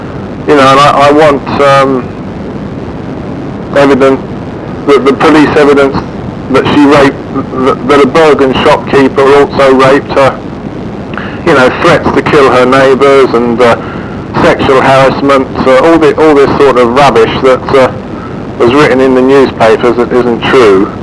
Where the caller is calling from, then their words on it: England, United Kingdom; I'm phoning from England